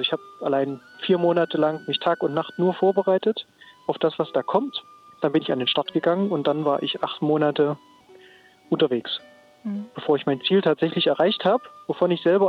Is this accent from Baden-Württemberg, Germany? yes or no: no; Jena, Thuringia, Germany; Ich komme aus Jena, das haben Sie ja schon richtig gesagt.